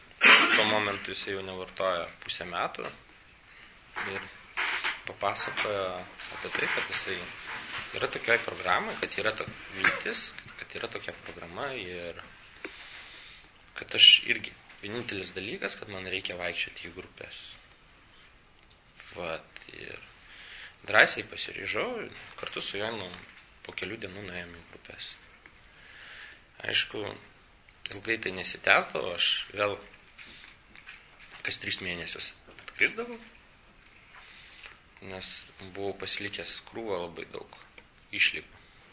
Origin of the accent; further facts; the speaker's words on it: Vilnius, Vilnius County, Lithuania; Gimiau aš Vilniuje, tokioje posovietinėje šeimoje. Augau visą gyvenimą. Čia pragyvenau Vilniuje.